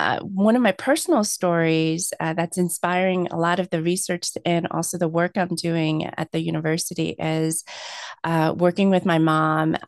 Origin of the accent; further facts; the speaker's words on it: United States; because I grew up in United States. So I may look Korean, but the culture that I come from was very different than South Korea.